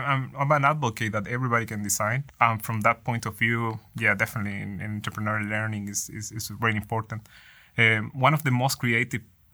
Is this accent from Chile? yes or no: yes; Chile; It's very significant for me because I'm from there. I'm from Chile.